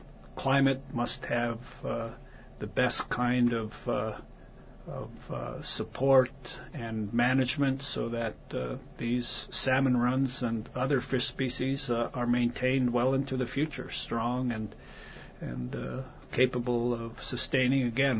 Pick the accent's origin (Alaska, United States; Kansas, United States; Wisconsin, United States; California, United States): Alaska, United States; Yakutat; I was born and raised in Yakutat, Alaska. Southeast is my home.